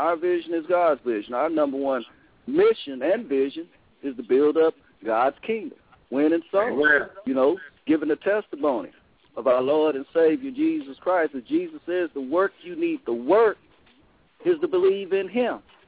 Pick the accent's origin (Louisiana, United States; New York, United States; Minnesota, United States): Louisiana, United States; West Monroe; also born or lived in Oakland; Well, I was born in Oakland, California. I was raised in West Monroe, Louisiana. I attended West Monroe High School.